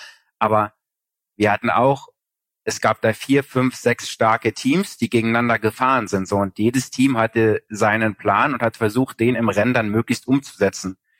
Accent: East Germany, Germany; ich komme halt aus Ostdeutschland

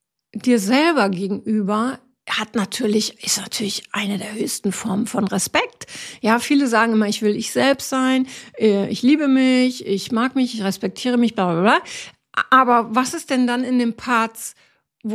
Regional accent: Northern Germany, Germany; ich komme halt komplett aus dem Norden.

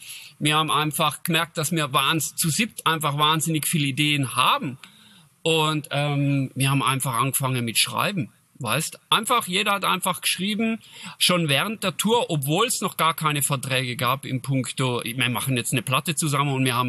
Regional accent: Switzerland; aber bei uns in Schweiz, der Deutsch, gibt's das.

